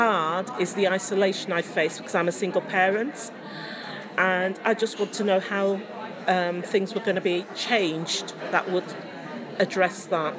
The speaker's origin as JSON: {"language": "English", "region": "East Midlands", "country": "United Kingdom", "said": "I'm from Rutland."}